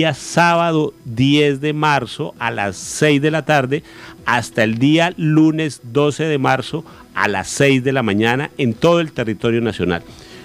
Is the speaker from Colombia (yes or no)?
yes; Colombia; Pues como todo colombiano, nosotros tratamos de hacerle el quite a la norma.